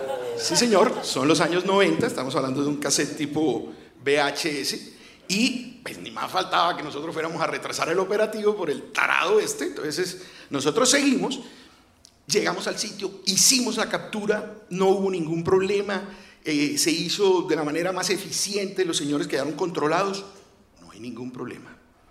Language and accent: Spanish; Cartagena, Bolívar, Colombia; accent: Cartagena; Tengo 54 años y ya tengo el acento cartagenero perdido.